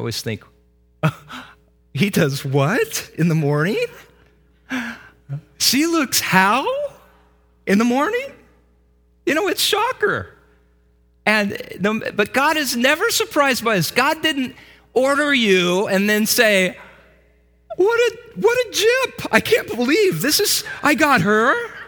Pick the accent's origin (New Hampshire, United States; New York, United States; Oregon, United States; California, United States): Oregon, United States; Medford; In Southern Oregon, where I grew up, Medford, black tornadoes. Where we grew up in Medford